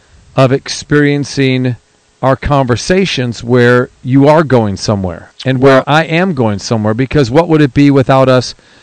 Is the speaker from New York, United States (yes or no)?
yes; New York, United States; I'm from New York, so I mean it's lunch.